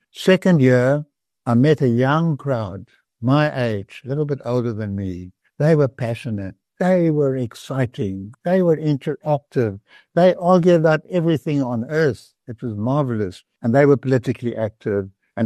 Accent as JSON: {"language": "English", "town": "Cape Town", "region": "Western Cape", "country": "South Africa", "tie": "born or raised there", "said": "so I grew up in Cape Town with my little brother, single mom, support from my dad."}